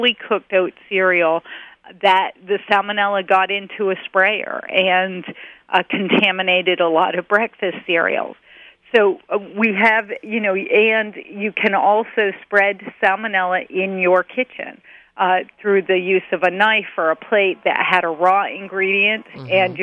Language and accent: English; Vermont, United States; I grew up in Vermont, and you could always smell when the manure was being applied to the farm field.